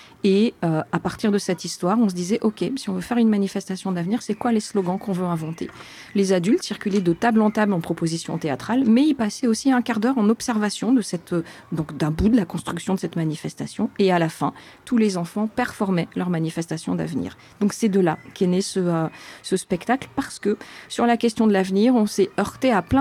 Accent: Clermont-Ferrand, Auvergne-Rhône-Alpes, France; je viens de Clermont-Ferrand en France.

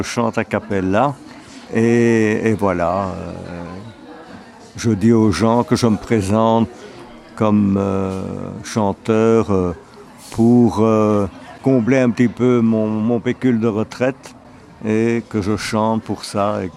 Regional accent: Flanders, Belgium; now in Brussels, Belgium; Je ne suis pas bruxellois d'origine, non. Je suis né à Oullach, dans les Flandres, à 15 km de Bruxelles, près de Overijs. C'est une région viticole. Hein. J'ai passé 25 ans de ma vie là-bas.

